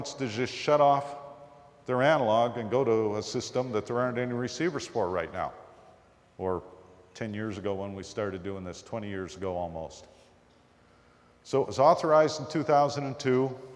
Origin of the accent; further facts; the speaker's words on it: Canada; Now, I'm Canadian, so that doesn't really count.